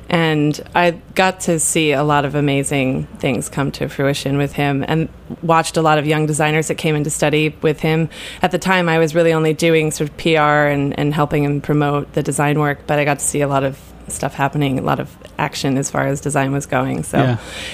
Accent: New York, United States; And it was a completely different experience from growing up in Putnam County, New York.

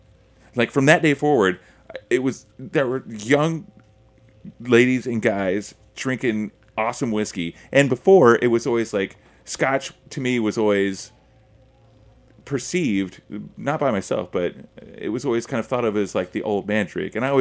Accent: Oklahoma, United States; I'm from Oklahoma

